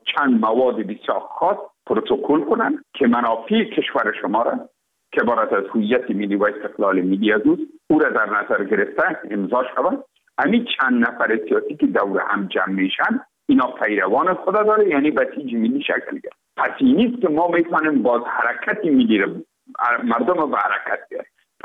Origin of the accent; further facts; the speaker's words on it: Afghanistan; ما افغان هستیم